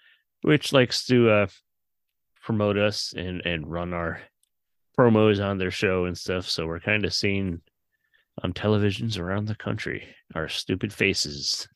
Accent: New England, United States; now in Western Washington, United States; Like I grew up in New England where we're used to the snow

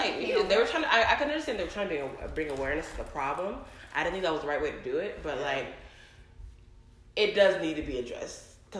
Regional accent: Conyers, Georgia, United States; I'm from Conyers, which is like an hour south of Atlanta. And obviously there's racism there because it's like a real suburban community. Not a lot of people. It's real small.

